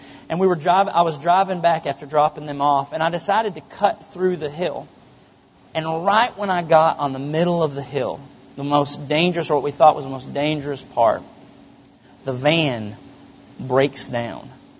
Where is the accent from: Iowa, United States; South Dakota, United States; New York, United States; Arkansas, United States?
Arkansas, United States; Benton; I grew up in Benton, Arkansas, and we were segregated.